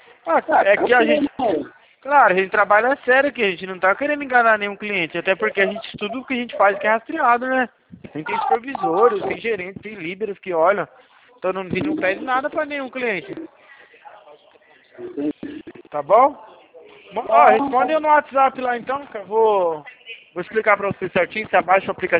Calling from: São Paulo, Brazil; Fala aqui de São Paulo, amigo.

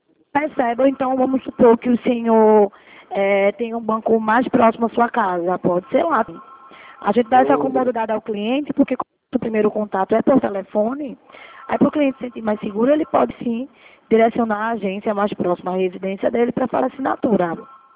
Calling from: Recife, Pernambuco, Brazil; Eu falo daqui de Recife, Pernambuco.

